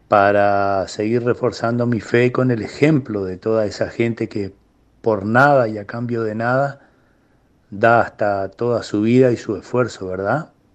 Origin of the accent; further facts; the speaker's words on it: Chajarí, Entre Ríos, Argentina; de Chajarí, está lloviendo por acá un poco